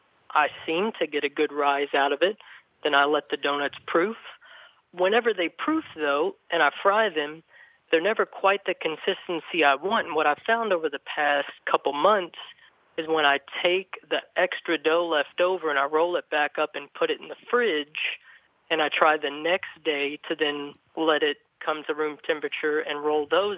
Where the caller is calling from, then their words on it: Louisville, Kentucky, United States; I'm calling from Louisville, Kentucky.